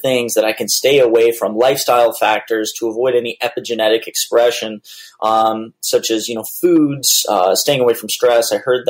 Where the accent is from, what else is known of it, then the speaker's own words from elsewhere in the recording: Mobile, Alabama, United States; I'm from Mobile, Alabama.